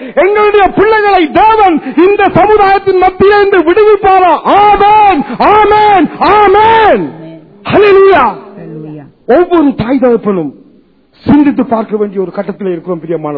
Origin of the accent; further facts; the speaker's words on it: Sri Lanka; born there; நானும் தமிழன், நானும் இலங்கையெல்லாம் பிறந்தேன்.